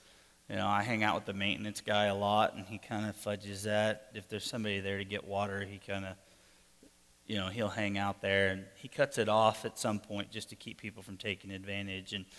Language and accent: English; United States; Not only because I'm American and, you know, they know where the help's coming from